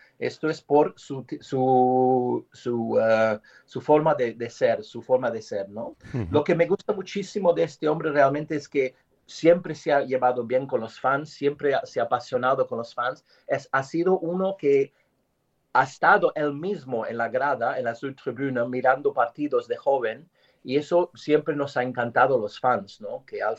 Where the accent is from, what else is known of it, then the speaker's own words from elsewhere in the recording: England, United Kingdom; Spanish is a second language; aquí en mi país, en Inglaterra.